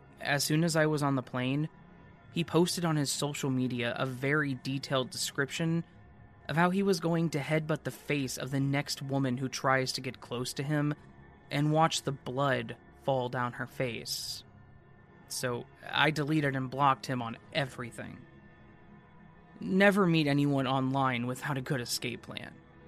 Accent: Pennsylvania, United States; also born or lived in Georgia; When I was a kid, maybe 4 or 5, we moved to Pennsylvania from Georgia.

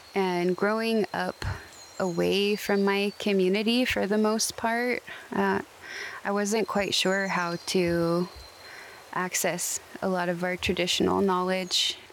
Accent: Seattle, Washington, United States; also born or lived in Ketchikan, Alaska; So I grew up primarily in the Seattle area, as well as Ketchikan, Alaska. And my Tsimshian lineage goes back to Prince Rupert or Old Methlakahtla.

